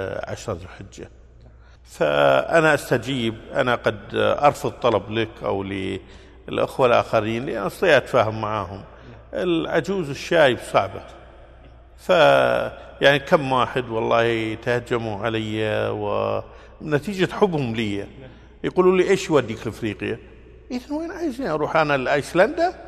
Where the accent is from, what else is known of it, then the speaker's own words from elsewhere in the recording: Kuwait; فاخترت مساجد كل مسجد في منطقة معينة عندنا بالكويت